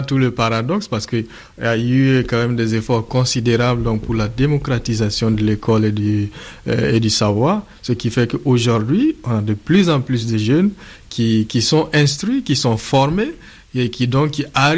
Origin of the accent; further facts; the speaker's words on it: Burkina Faso; je suis du Burkina Faso.